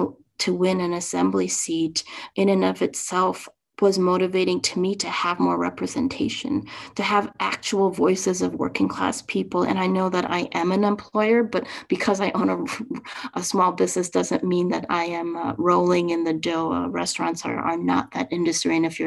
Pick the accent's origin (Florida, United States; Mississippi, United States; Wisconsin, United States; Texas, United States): Wisconsin, United States; Madison; For me, growing up in Madison, I had very few Asian friends. I had very few Asian American friends.